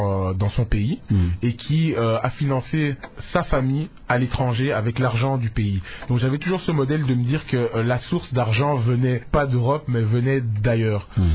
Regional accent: DR Congo; je revenais en vacances en RDC, donc chaque année j'avais cette petite claque qui me rappelait que voilà, je suis congolais.

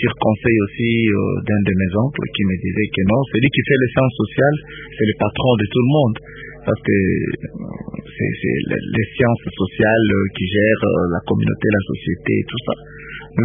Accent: Mweka, Kasaï, DR Congo; chez nous, à Mweka, par exemple

